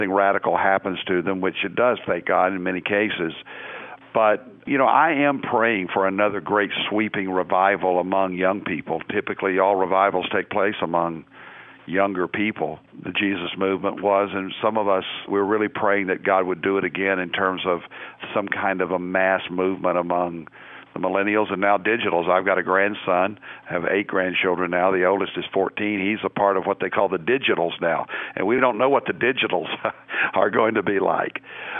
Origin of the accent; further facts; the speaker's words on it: Conway, Arkansas, United States; born there; I was born in Conway, Arkansas, a little town outside of Little Rock